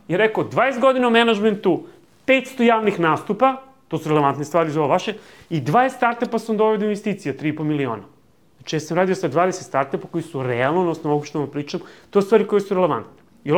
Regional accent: Niš, Nišava District, Serbia; born there; Ja sam rođen u Nišu, završio sam gimnaziju Svetozar Marković

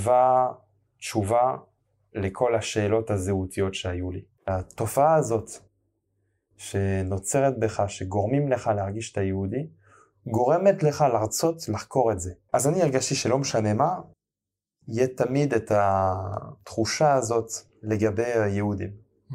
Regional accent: Paris, Île-de-France, France; moved away as an adult; now in Israel; אני נולדתי וגדלתי בפריז. עליתי לבדי לארץ בגיל 18.

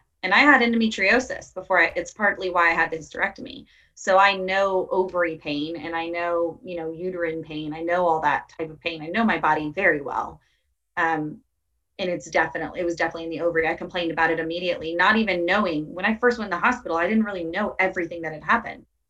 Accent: Tampa, Florida, United States; Well, I'm from Tampa

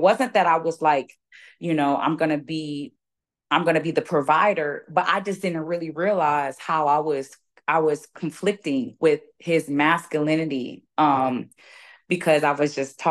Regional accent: Joliet, Illinois, United States; I was raised in the suburbs of Chicago. I'm born and raised in Joliet, Illinois, and like, which is like a suburb of Chicago.

